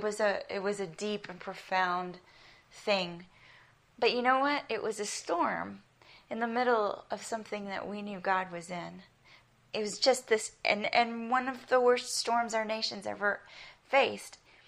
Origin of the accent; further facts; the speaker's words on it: United States; accent: American; I have an American accent, and I know I always sound like a bit of a hick when we visit South Africa to myself.